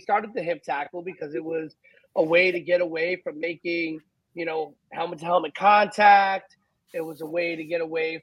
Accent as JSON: {"language": "English", "town": "Bronx", "region": "New York", "country": "United States", "said": "Listen, I'm from the Bronx."}